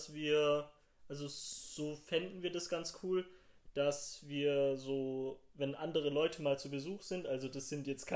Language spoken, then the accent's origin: German; Leonberg, Baden-Württemberg, Germany; ich bin 20 Jahre alt. Und ich komme aus Leonberg.